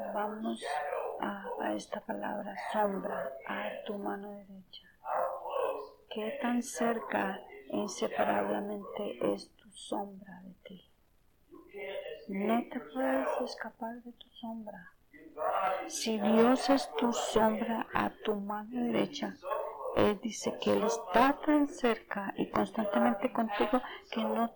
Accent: Phoenix, Arizona, United States; Y yo soy también de Phoenix, Arizona, y yo sé lo que es la sombra cuando me protege.

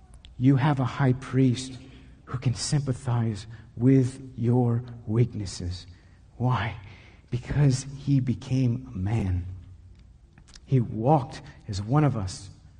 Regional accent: Texas, United States; Now, as a Texan, that sounds awful.

